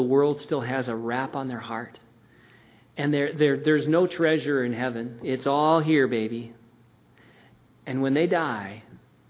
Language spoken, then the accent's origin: English; Michigan, United States; now in New Jersey, United States; First, Michigan, I thought I'd go back to my hometown.